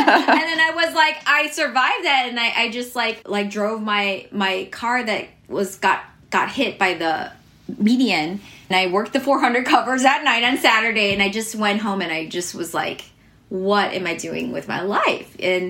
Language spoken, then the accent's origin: English; United States; Like, this is my country, I'm American. And so I was always aware that even though I'm American, I'm always gonna be considered like other, you know.